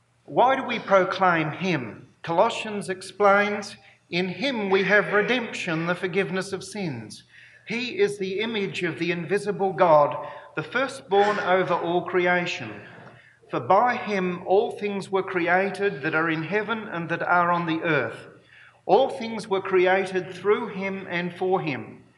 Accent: Australia; I recall as I grew up in Australia

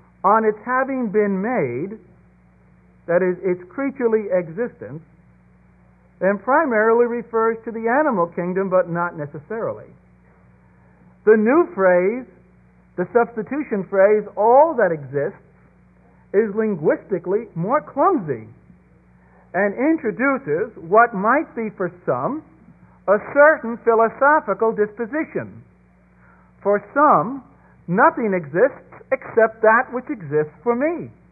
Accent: Brooklyn, New York, United States; I'm from Brooklyn, New York, I never had an opportunity to tempt away from my neighbor his cattle.

